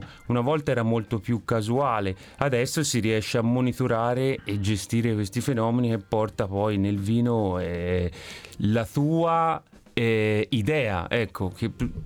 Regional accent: Empoli, Tuscany, Italy; Andiamo nella mia città natale, che è Empoli.

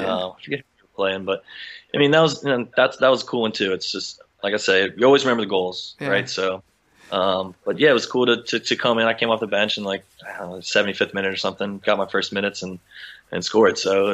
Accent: United States; trust me as an American, kind of being in a foreign land.

